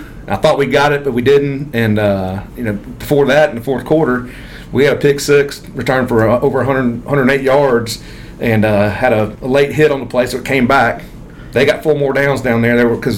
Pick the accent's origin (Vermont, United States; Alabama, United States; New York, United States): Alabama, United States; Birmingham; I grew up in Birmingham and played for some great coaches there.